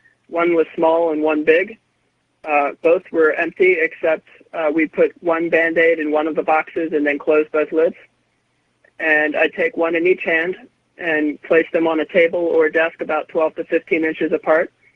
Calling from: Baltimore, Maryland, United States; from Baltimore, Maryland.

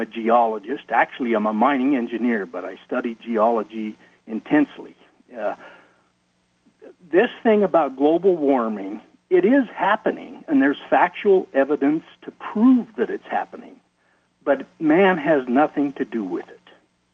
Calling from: Reno, Nevada, United States; and I'm from Reno.

